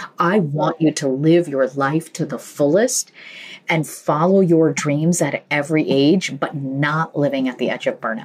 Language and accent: English; Illinois, United States; English is a second language; English is my third language. And I grew up in the United States in a small town in Illinois in a public school system